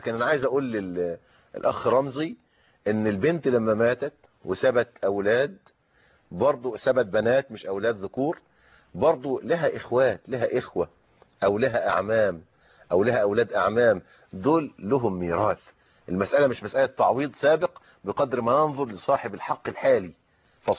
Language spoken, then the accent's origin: Arabic; Egypt; لكن إحنا عندنا في مصر القانون حل هذه الإشكالية بفرضية الوصية الواجبة